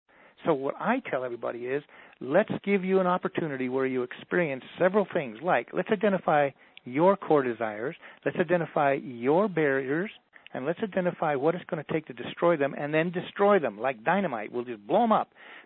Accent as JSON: {"language": "English", "region": "Arizona", "country": "United States", "tie": "born or raised there", "said": "I was raised on the Navajo Indian Reservation in Arizona. I was the only white boy in my class, and all the Indians hated me because I was white."}